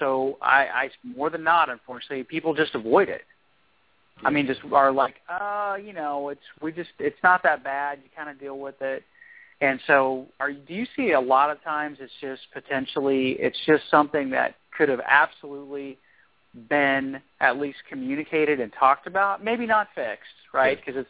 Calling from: Tulsa, Oklahoma, United States; because I'm actually calling from Tulsa today, and so Oklahoma.

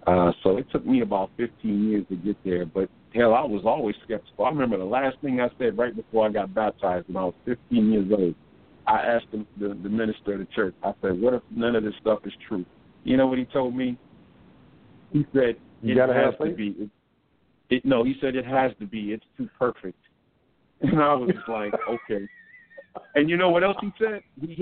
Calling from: California, United States; I'm calling from California, man.

